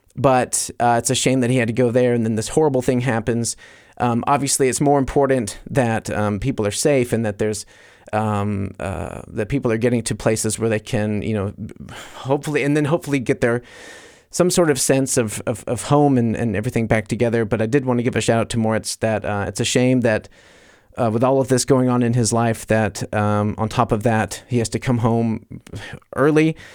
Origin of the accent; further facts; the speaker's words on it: New Orleans, Louisiana, United States; now in Munich, Germany; Audrey, yes, I am from New Orleans.